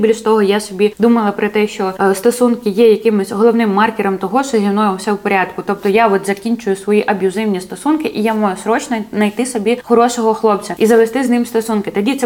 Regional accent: Mykolaiv, Mykolaiv Oblast, Ukraine; Ми з Миколаєва багато з ким роз'їхались

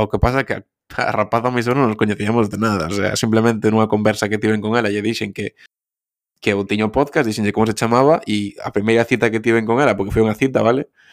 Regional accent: A Coruña, Galicia, Spain; somos os dous galegos, eu son da Coruña e la de Pontevedra

